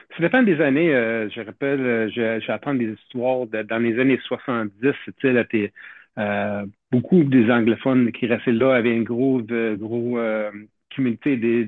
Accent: Quebec, Canada; now in Sept-Îles, Canada; Moi, j'ai une origine de la Basse-Côte-Nord. Puis depuis 13 ans, j'ai habité à Sept-Îles.

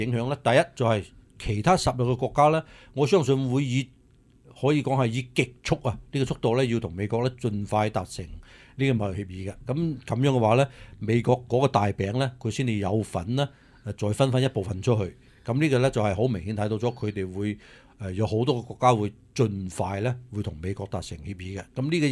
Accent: China; 搞到我哋中国人自己去整中国人吓。

